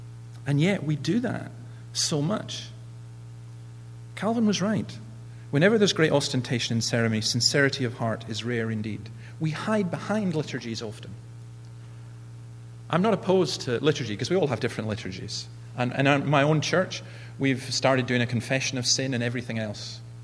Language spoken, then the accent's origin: English; Scotland, United Kingdom; We had a girl who became a Christian when I grew up in the Highlands.